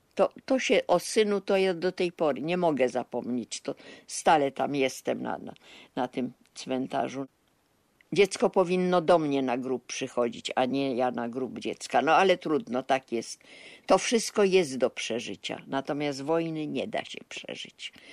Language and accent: Polish; Warsaw, Masovian Voivodeship, Poland; ja też z Warszawy, to wiemy jak było w Warszawie